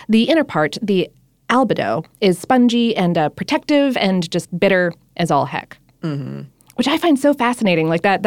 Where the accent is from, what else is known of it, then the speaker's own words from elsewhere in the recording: Florida, United States; Growing up in Florida, I wound up having a lot of friends who had like citrus trees in their yards and stuff like that.